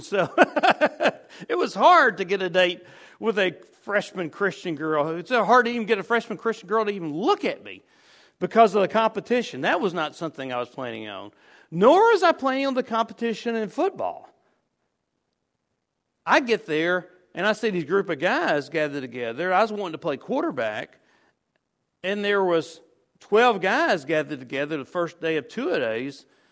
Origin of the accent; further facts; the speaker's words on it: Winnsboro, United States; I couldn't even find a church that I liked as much as my hometown church over at Winsboro.